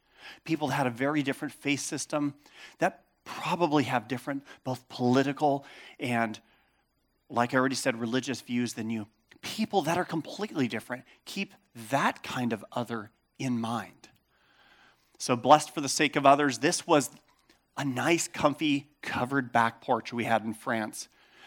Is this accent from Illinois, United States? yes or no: no; Chico, California, United States; also born or lived in Bay Area, United States; I grew up in Chico as a boy, lived in the Bay Area in high school.